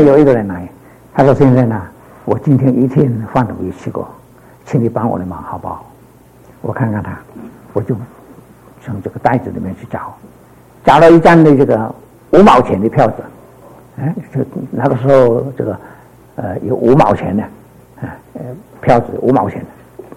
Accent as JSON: {"language": "Chinese", "region": "Guangdong", "country": "China", "said": "我哋广东人话嗰个房屋好似水瓜棚咁样"}